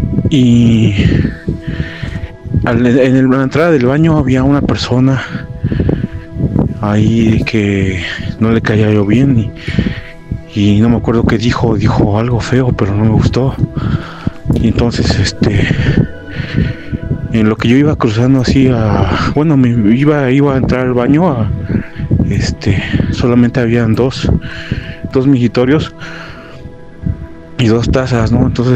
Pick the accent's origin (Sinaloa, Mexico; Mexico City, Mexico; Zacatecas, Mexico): Mexico City, Mexico; Tlalpan; Soy de aquí de Tlalpan, en la colonia Hidalgo.